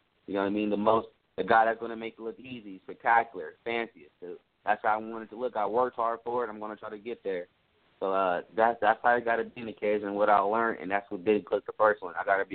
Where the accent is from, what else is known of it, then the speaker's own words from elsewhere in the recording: Compton, California, United States; So, just being a lot, growing up in Compton, man, was tough, but I learned a lot